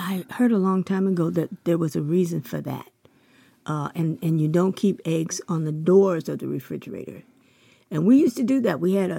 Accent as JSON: {"language": "English", "region": "California", "country": "United States", "tie": "born or raised there", "also_born_or_lived": "Chicago", "said": "Well, I'm a city girl. I was born in Chicago and raised in California."}